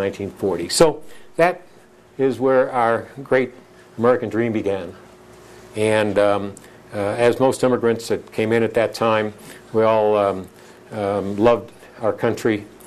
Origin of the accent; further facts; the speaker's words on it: Berlin, Germany; now in United States; Well, I'm a true Berliner from Germany, and I was born in Spandau.